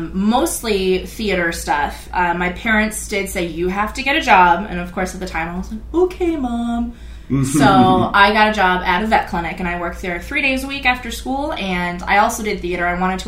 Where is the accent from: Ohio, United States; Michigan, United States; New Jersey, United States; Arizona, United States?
Ohio, United States; Dayton; born there; Well, I was born in Ohio, actually.